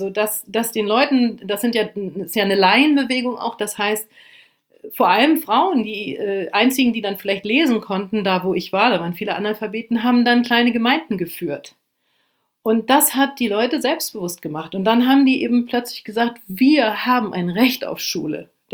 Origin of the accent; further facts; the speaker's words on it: Lower Saxony, Germany; moved away as an adult; also born or lived in Brazil; Ich bin mit 18 Jahren, das habe ich denen erzählt, also ich komme vom Land, aus Niedersachsen